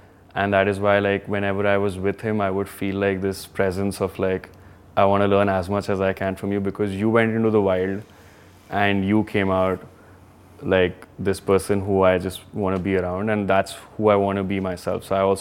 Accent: Kanpur, Uttar Pradesh, India; I grew up in Kanpur, and in my house at some point there were about 30-40 people who were living, and grew up in this like Baniya family, you know, generational sort of family business.

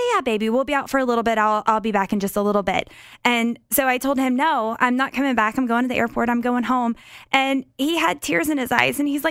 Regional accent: Texas, United States; Amy's just telling the waiter about how we are from Texas and this barbecue is crap.

